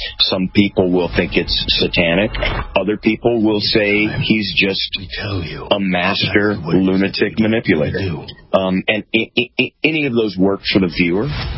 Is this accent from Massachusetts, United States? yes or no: no; Texas, United States; also born or lived in Louisiana; I was born in Louisiana, grew up in Texas. I went to St. Mark's Episcopal School Elementary.